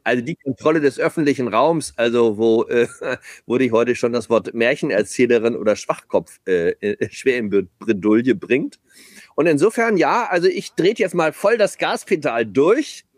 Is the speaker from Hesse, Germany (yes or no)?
no; Hamburg, Germany; in meiner alten Heimatstadt Hamburg